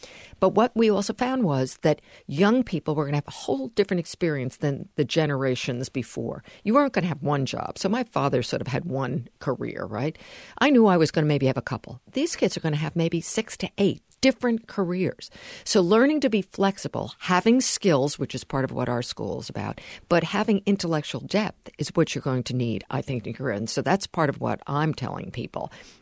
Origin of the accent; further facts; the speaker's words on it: New York City, New York, United States; I grew up in the New York City area. My family is all from the metropolitan area.